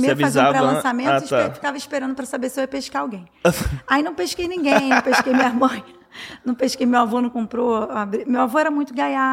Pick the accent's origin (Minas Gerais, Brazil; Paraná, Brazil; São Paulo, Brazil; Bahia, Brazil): Minas Gerais, Brazil; a minha adolescência foi em Minas... O final da adolescência para o início da juventude, né?